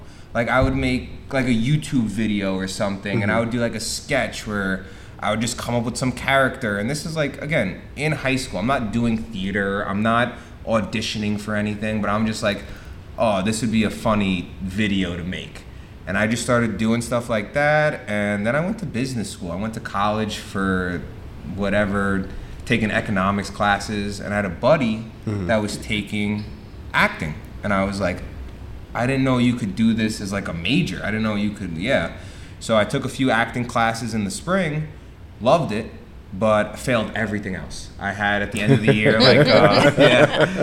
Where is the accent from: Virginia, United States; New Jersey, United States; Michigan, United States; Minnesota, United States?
New Jersey, United States; also born or lived in Bronx, New York; So coming from the New York, New Jersey area, I tell everyone I grew up on the Hudson River because I'd just go back and forth between the two. I was born in the Bronx. My family moved over to Jersey when I was young